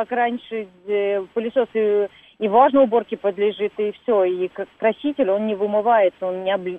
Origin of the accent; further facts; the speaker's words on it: Turkmenistan; Я сама из Туркменистана.